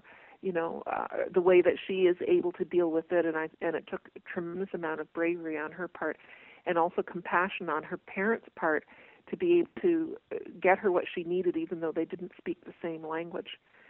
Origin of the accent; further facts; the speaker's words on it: Brantford, Ontario, Canada; And she came to my hometown of Brantford, Ontario